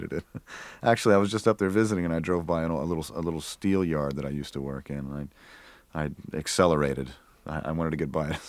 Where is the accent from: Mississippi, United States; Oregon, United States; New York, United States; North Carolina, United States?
New York, United States; Yeah, I grew up actually in Apple Orchards. Well, I had a house, but it was in Apple Orchards.